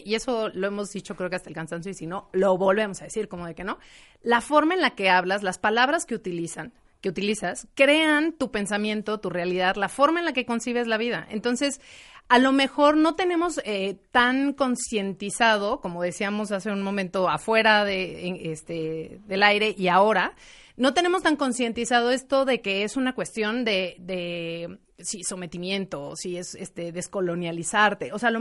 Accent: Mexico; quienes somos de México

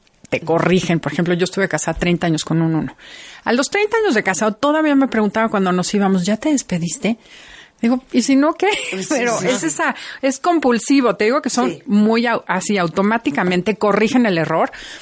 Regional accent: Mexico; si nosotros como mexicanos no sentimos que merecemos

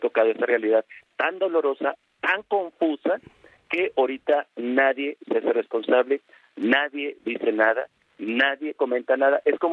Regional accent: Mexico; no podemos como mexicanos para discriminar

